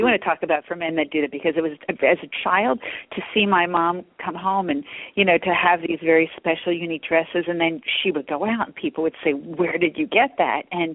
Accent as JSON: {"language": "English", "town": "Atlantic City", "region": "New Jersey", "country": "United States", "tie": "born or raised there", "said": "And there was a shop where I grew up in Atlantic City, New Jersey, that had a lot of one-of-a-kind dresses"}